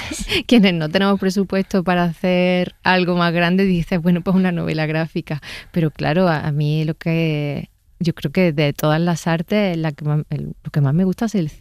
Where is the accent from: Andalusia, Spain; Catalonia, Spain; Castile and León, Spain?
Andalusia, Spain; accent: Andalusian; al final he acabado haciéndolo en acento neutro casi todo. Digo, ¿pero dónde está mi acento andaluz?